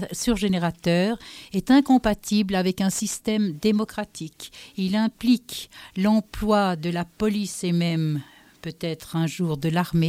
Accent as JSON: {"language": "French", "country": "Switzerland", "said": "Chez nous, en Suisse, les uns après les autres, les cantons, les unes après les autres, les communes, les refusent sur leur territoire."}